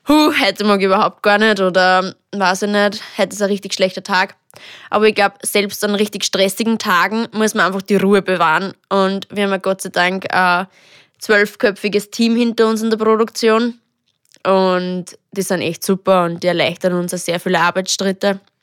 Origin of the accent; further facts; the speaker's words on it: Lower Austria, Austria; Aber auch bei uns im Waldviertel. Da haben wir verschiedene Bauernläden oder auch Bananenfrisch.